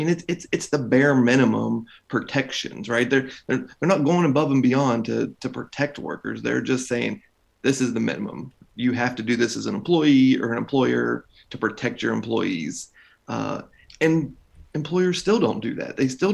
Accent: West Virginia, United States; Being from West Virginia, you know, where we're 100 years from Blair Mountain just last week or whatever.

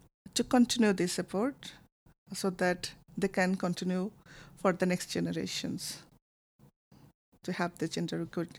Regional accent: Bangladesh; English is a second language; I was also from the Bangladesh context where the girls were like a block, like future.

